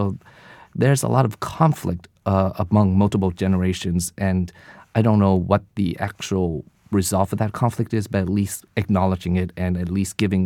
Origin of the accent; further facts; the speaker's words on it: United States; part of the duality of being Vietnamese American is that, you know, you're Vietnamese and you're also American